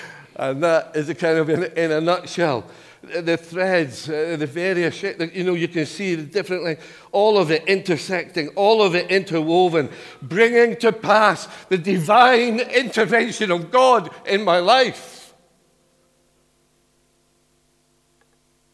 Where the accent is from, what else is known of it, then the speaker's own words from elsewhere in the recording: Edinburgh, Scotland, United Kingdom; also born or lived in Cornwall; I grew up in Edinburgh.